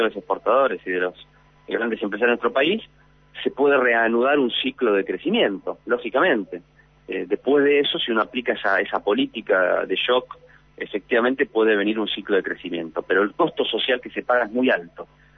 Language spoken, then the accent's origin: Spanish; Argentina; Yo creo que eso, como argentinos, como pueblo argentino, a 10 años, como vos decís, de haber derrotado el ALCA